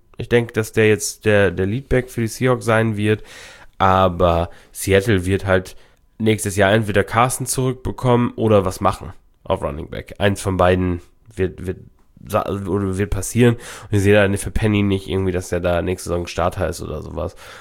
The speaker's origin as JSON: {"language": "German", "region": "Lower Saxony", "country": "Germany", "said": "Ich komme aus Ostfriesland"}